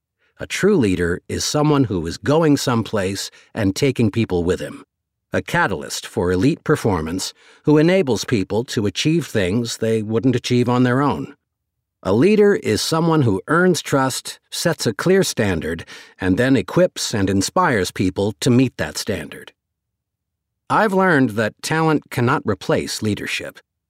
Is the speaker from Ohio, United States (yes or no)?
yes; Ashtabula, Ohio, United States; This was my senior year at St. John High School in my hometown of Ashtabula.